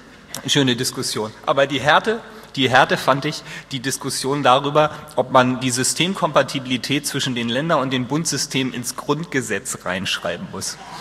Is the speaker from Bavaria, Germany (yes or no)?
no; Hamburg, Germany; natürlich als Hamburger